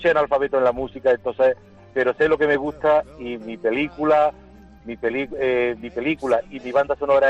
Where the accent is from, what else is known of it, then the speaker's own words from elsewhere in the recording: Córdoba, Andalusia, Spain; Hola, buenos días, pedazo de equipo. Yo soy de Córdoba.